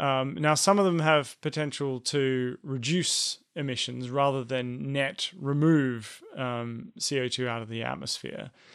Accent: Australia; I should have said an Australian, as I'm one of them.

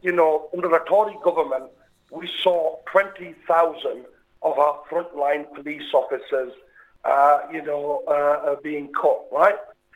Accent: Bradford, Yorkshire and the Humber, United Kingdom; I'm born and bred in Bradford. I've lived here my whole life. I have a young family in Bradford now. Bradford is my home.

